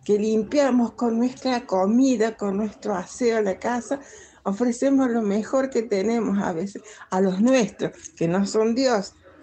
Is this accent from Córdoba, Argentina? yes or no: yes; Córdoba, Argentina; soy de Córdoba.